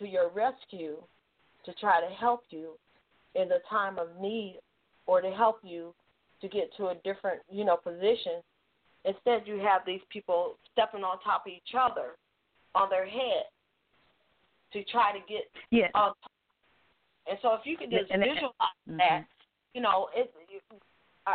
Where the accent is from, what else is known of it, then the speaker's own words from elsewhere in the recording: New York, United States; You know, originally, as Miss Gigi read my bio, I'm from New York